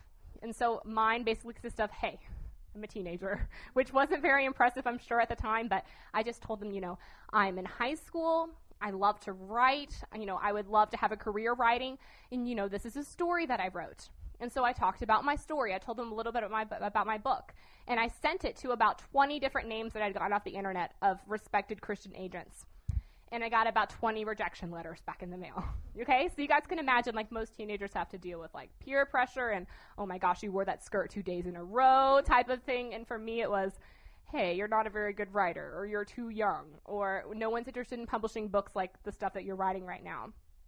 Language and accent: English; Virginia, United States; I am from Virginia, so I'm kind of like saying y'all as much as I can this week because I keep getting weird looks whenever I say it